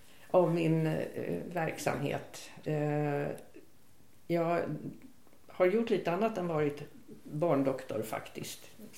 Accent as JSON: {"language": "Swedish", "town": "Stockholm", "region": "Stockholm County", "country": "Sweden", "tie": "born there", "said": "sen skulle vi tillbaka till Stockholm, för det är där jag är född och där skulle jag verka, trodde jag."}